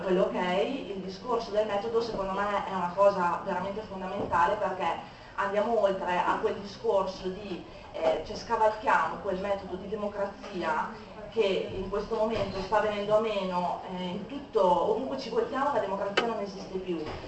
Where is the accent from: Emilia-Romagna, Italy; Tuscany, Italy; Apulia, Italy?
Emilia-Romagna, Italy; Reggio Emilia; sono di Reggio Emilia.